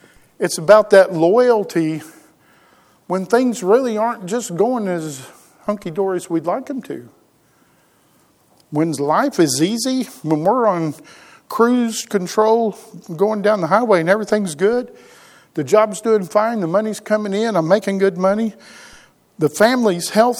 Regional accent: Oklahoma, United States; Now, I'm a guy from Oklahoma, and I know the ground's not supposed to move like that at all.

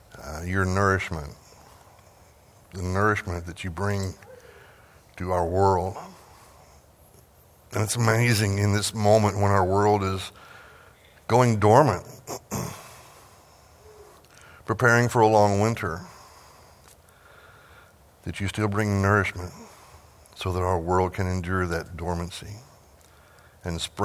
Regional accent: Texas, United States; I'm sorry, I come from West Texas. You got to celebrate the rain every time it comes.

